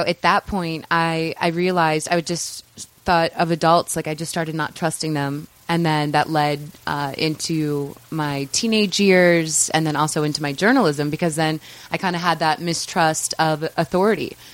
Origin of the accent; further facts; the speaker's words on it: St. Louis, Missouri, United States; In St. Louis, Missouri. So middle of the country.